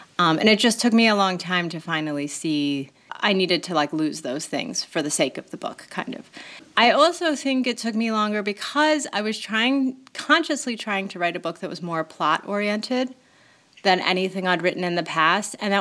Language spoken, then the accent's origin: English; Delaware, United States; born there; now in Chicago, United States; I live in the western suburbs of Chicago now, although I was born in Delaware and moved around a lot as a kid. So there's a bunch of different places that I guess I think of simultaneously as home.